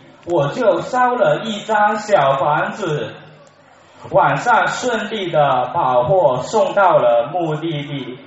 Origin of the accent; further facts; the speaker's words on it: Shenzhen, Guangdong, China; 我是来自深圳的同修